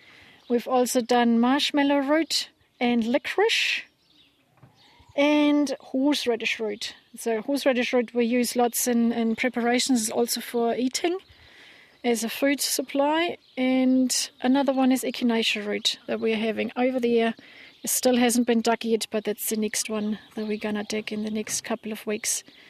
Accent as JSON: {"language": "English", "country": "Germany", "tie": "born or raised there", "said": "I grew up in Germany on a 20-cow dairy farm, small scale, how it was just normal in the days."}